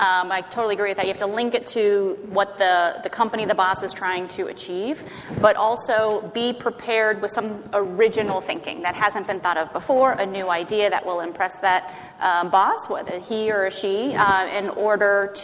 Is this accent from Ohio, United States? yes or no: yes; Ohio, United States; because I'm from Ohio as well. It kind of runs in the water there.